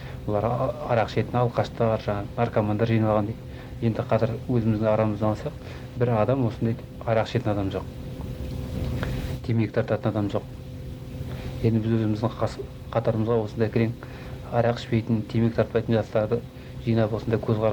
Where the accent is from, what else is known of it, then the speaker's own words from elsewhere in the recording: West Kazakhstan Region, Kazakhstan; now in Almaty, Kazakhstan; Мен де осы Алматыға келгеніме көп болған жоқ. Туған жерім Орал облысы, сол Қаратөбе ауданында тудым. 10 жылдық мектепті сол қаладан бітірдім.